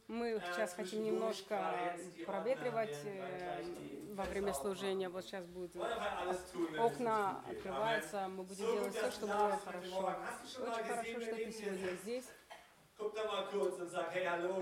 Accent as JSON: {"language": "Russian", "region": "East Germany", "country": "Germany", "tie": "born or raised there", "said": "Я вырос в Восточной Германии"}